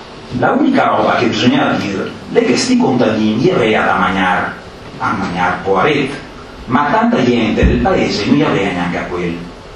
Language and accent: Italian; Veneto, Italy; accent: Zumellese dialect; spero di interpretarlo nel mio dialetto zumellese, anche se non siamo molto lontani con quello limanese